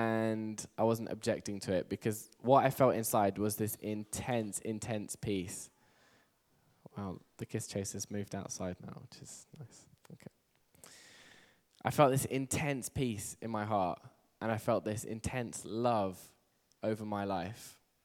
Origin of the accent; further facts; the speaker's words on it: England, United Kingdom; accent: English; I'm from England, by the way. Who couldn't tell by the accent? You couldn't tell by the accent. Who couldn't tell that I was English? Good, all right. I'm very keen to keep my English accent